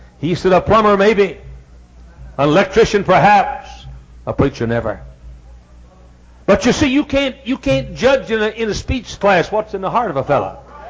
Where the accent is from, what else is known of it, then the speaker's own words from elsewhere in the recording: Texas, United States; when I was a kid preacher, growing up in Texas, if my church or my school had voted for the young man least likely to be a preacher